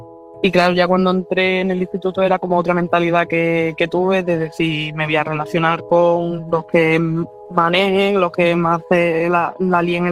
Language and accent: Spanish; La Línea de la Concepción, Andalusia, Spain; soy de Cádiz, un pueblo de La Línea. Tengo 26 años